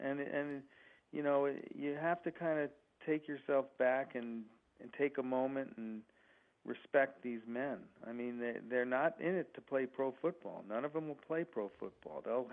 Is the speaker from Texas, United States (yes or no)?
yes; San Antonio, Texas, United States; born there; I was born in San Antonio, by the way.